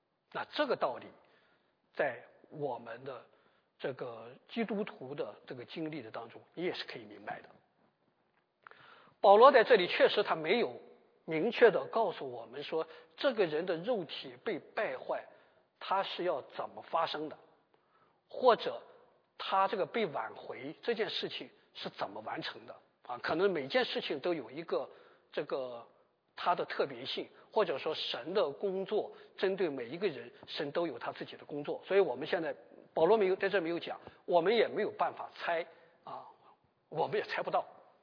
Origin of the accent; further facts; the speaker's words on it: Shandong, China; 我们山东人管那个东西叫引子